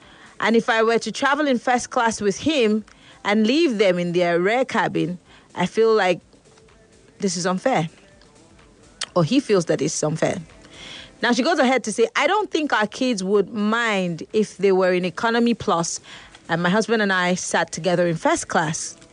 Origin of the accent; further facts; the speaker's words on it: Calabar, Cross River, Nigeria; I grew up in Calabar.